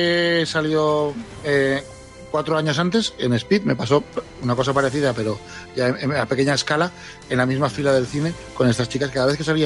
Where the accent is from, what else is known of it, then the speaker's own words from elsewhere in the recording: Alicante, Valencian Community, Spain; yo soy de Alicante, ¿vale? Y la vimos allí, yo tenía pues 15 añitos